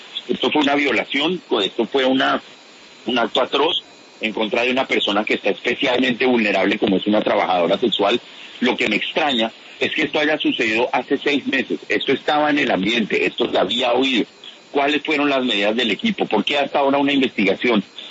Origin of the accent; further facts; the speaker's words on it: Colombia; no podemos como colombianos permitir que el debate esté yendo hacia el ataque personal.